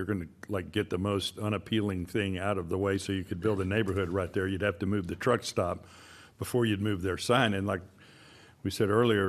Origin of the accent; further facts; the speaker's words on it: Houston, Texas, United States; growing up in Houston, there are certain areas you can't get flood insurance